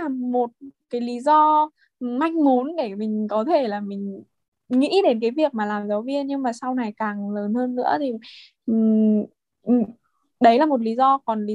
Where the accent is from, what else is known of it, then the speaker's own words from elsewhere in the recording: Vinh, Nghệ An, Vietnam; moved away as an adult; now in Hanoi, Vietnam; Mình đến từ Vinh, mình học với cả từ bé, mình lớn lên từ Vinh. Sau đấy là từ ra Hà Nội là để học đại học ấy, và ở cho đến tận bây giờ.